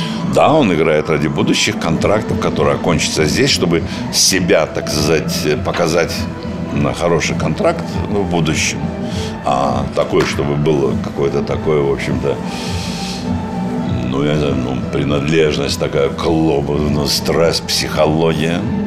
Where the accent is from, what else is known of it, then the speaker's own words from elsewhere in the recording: Belarus; А так как я белорус, на премьере я буду в Минске.